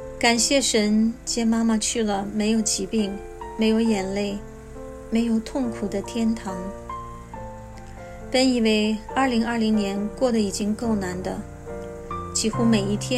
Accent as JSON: {"language": "Chinese", "country": "China", "moved": "yes", "lives_now": "United States", "said": "30年前我们从中国移民到美国，是不是30年以后的今天我们又要移居他方？"}